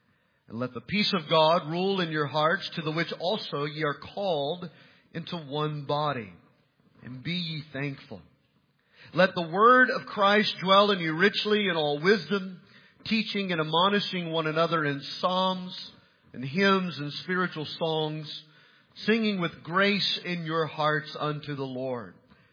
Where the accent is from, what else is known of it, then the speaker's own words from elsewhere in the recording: the South, United States; You know, I'm from the South. This is what we do.